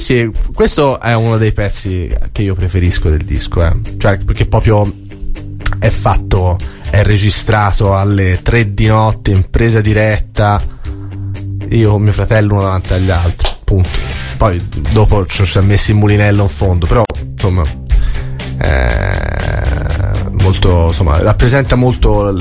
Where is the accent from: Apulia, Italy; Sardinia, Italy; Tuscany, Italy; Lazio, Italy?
Tuscany, Italy; Florence; io sono fiorentino e come tutti i fiorentini abbiamo un attaccamento morboso